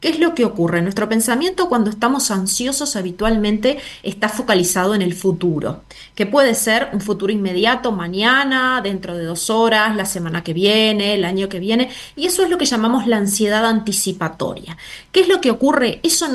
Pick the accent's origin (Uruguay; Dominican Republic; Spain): Uruguay; Bueno, yo estoy en Montevideo, en Uruguay, yo soy uruguaya